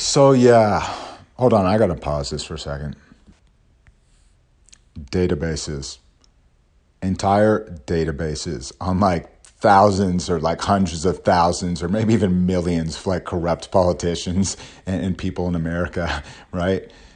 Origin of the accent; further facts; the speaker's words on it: Berkeley, California, United States; But we're both from Berkeley. So we both, you know, we grew up in the same area.